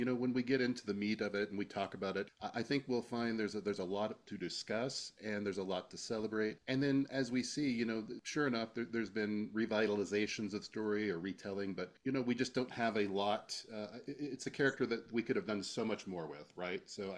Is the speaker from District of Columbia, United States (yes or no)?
no; Albuquerque, New Mexico, United States; I'm from the Albuquerque, New Mexico area